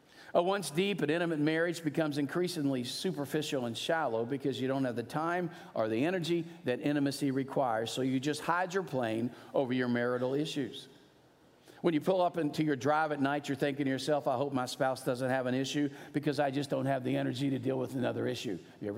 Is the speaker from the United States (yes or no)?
yes; Louisville, Kentucky, United States; when I was a kid, you know how many television stations we had growing up in Louisville?